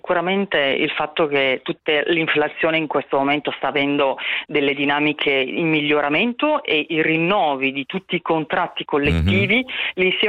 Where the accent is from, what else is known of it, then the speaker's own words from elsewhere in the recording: Veneto, Italy; moved away; da veneta originaria, sulla quale rientro magari solo qualche weekend.